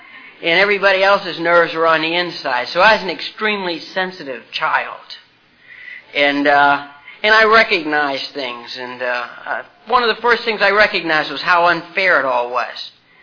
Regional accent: Martins Ferry, Ohio, United States; born there; I was born in the Ohio Valley, a little town called Martins Ferry, and I was the second child and the oldest son in a family of 11 children. I'm Irish.

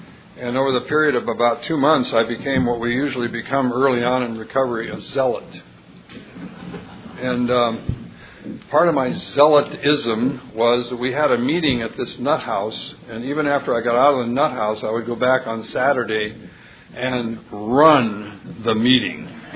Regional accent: San Antonio, Texas, United States; I'm an alcoholic. I'm from San Antonio, Texas, and I just want to express a very large welcome to all of you.

